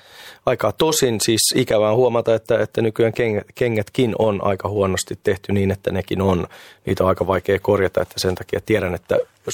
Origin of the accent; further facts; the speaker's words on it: Tampere, Pirkanmaa, Finland; Mä oon siis Tampereelta kotosi